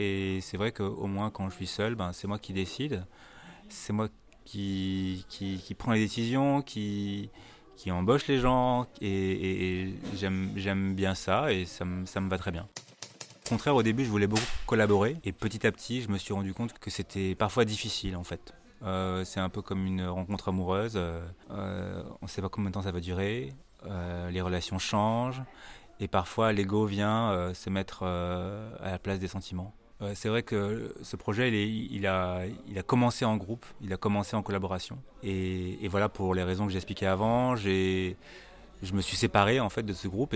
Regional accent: Martinique; je suis musicien originaire de la Martinique

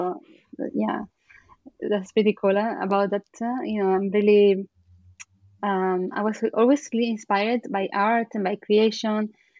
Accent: Italy; also born or lived in Argentina; I was born in Argentina. I grew up in Italy. And even if my dad was Italian, he was treated as an immigrant because he grew up in Argentina.

